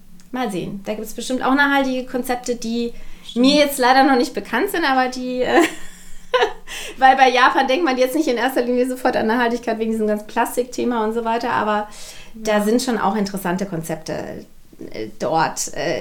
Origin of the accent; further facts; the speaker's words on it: Munich, Bavaria, Germany; Ja, das hat sich aufgebaut in München tatsächlich, aus meiner Heimatstadt.